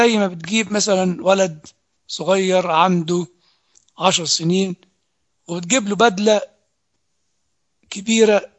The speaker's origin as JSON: {"language": "Arabic", "country": "Egypt", "said": "بتكلم أولا كمصري"}